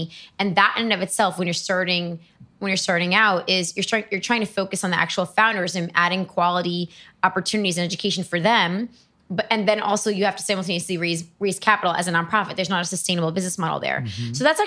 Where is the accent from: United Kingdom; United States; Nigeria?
United States; New York City, New York; I'm from New York City, for example, born and raised in the Bronx